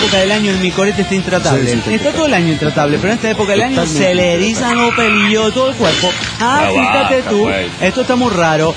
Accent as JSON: {"language": "Spanish", "country": "Venezuela", "said": "Igualmente hubo elecciones en Venezuela ¿cómo está mi pueblo?"}